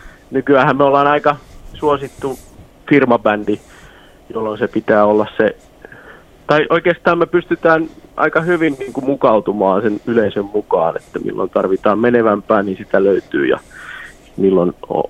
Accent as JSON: {"language": "Finnish", "region": "Ostrobothnia", "country": "Finland", "said": "koska ollaan pohjalaisia"}